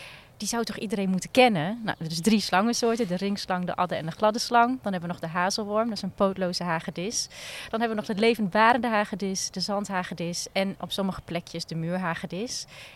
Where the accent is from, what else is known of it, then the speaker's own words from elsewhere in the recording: Overijssel, Netherlands; ik kom natuurlijk uit Twente, dus ik ben van de hoge, drogere zandgronden en de vennetjes.